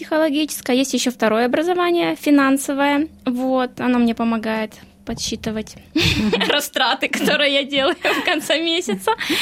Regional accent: Ukraine; moved away as an adult; Я приехала с Украины совсем недавно. Я здесь нахожусь чуть-чуть больше года, год и месяц.

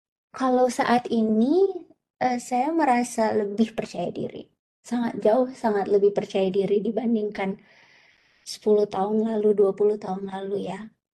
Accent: Indonesia; born there

